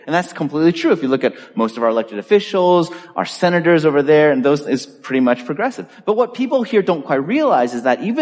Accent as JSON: {"language": "English", "region": "California", "country": "United States", "tie": "born or raised there", "said": "I grew up in California."}